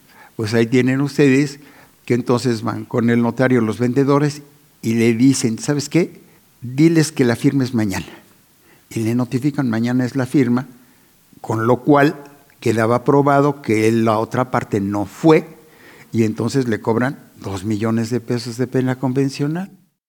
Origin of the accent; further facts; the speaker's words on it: Mexico; porque somos buenos mexicanos